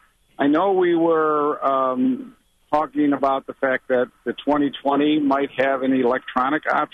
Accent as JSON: {"language": "English", "town": "St. Paul", "region": "Minnesota", "country": "United States", "said": "I'm actually from St. Paul, but I'm driving through Wisconsin on my way up there."}